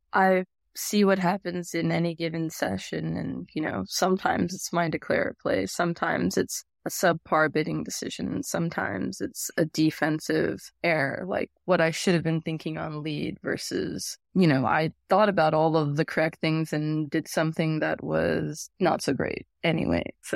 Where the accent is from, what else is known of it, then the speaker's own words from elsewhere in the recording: Las Vegas, Nevada, United States; But being in a blizzard, I grew up in Vegas. It was a little scary.